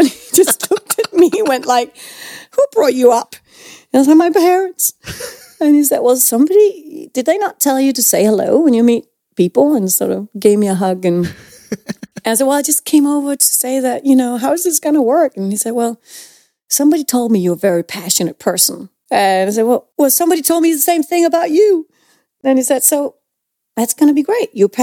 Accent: Denmark; English is a second language; I'm a Dane from Denmark in Scandinavia, but I know about theater

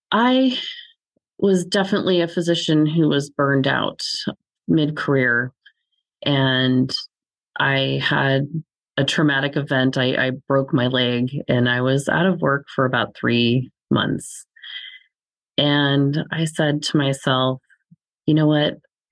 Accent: Alaska, United States; moved back to my home state, born and raised here in Alaska

